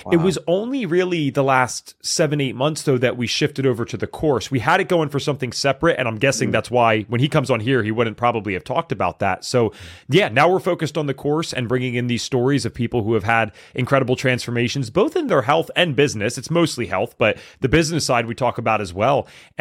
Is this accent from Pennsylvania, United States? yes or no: yes; Pennsylvania, United States; I convinced my best friend to go out to California with me. I'm from Pennsylvania.